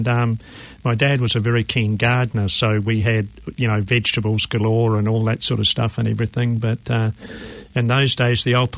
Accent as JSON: {"language": "English", "town": "Waiheke Island", "region": "Auckland", "country": "New Zealand", "tie": "born or raised there", "said": "I grew up on Onitangi Beach on Waiheke Island"}